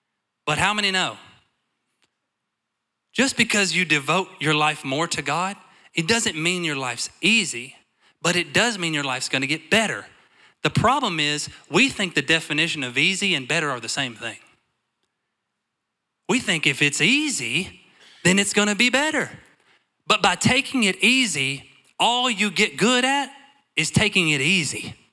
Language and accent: English; United States; I'm from Clay County. I just thought you just shove it and it just closes hard.